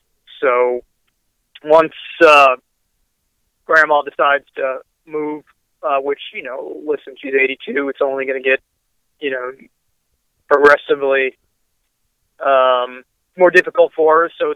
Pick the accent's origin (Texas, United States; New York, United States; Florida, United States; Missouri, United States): Florida, United States; Lakeland; born and raised in Lakeland, come from Lakeland grandparents.